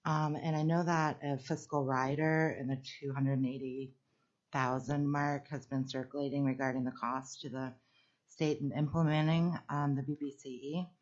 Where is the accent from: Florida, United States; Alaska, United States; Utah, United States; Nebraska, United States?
Alaska, United States; Anchorage; I'm from Anchorage.